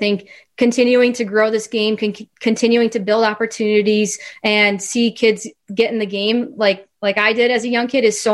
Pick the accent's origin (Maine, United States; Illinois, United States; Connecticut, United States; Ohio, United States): Illinois, United States; Chicago; I was a little girl growing up in the Chicagoland area playing the game because I loved it.